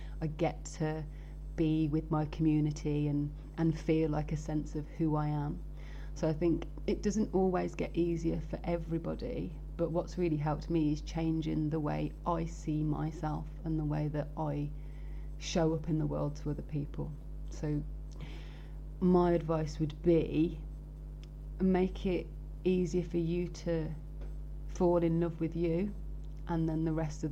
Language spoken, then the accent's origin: English; Birmingham, West Midlands, United Kingdom; Sorry, I'm from Birmingham.